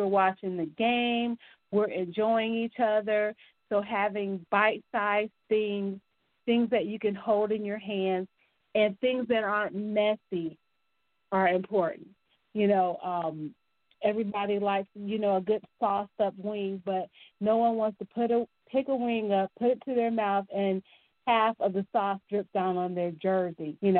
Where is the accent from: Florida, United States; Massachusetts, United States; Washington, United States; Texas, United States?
Florida, United States; Tampa; being the Tampa girl that I am, I'm from Tampa